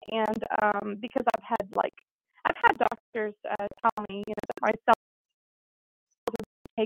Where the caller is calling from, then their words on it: Tennessee, United States; in Tennessee.